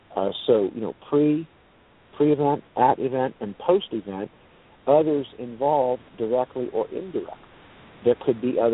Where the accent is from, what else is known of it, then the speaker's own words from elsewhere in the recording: United States; I was born and raised here in Lee County. I'm 52. I've been here my whole life.